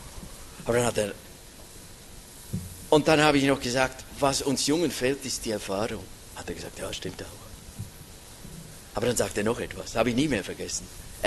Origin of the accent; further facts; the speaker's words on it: Switzerland; als junger Mann, junger Bruder hatte mit einem sehr erfahrenen Bruder bei uns in der Schweiz